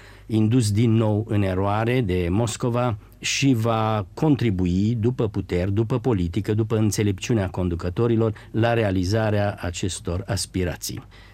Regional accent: Romania; noi ca români la un post de radio american, simțeam noi, redactorii, nu avem voie în niciun fel să încurajăm o răscoală în România

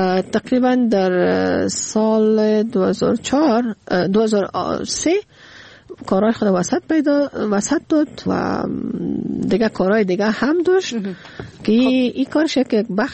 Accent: Kabul, Afghanistan; ما از کابل اومدیم،

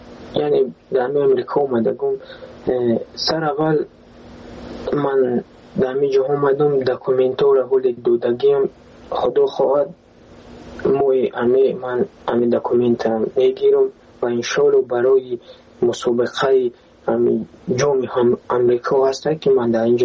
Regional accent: Tajikistan; now in United States; من تاجیکم.

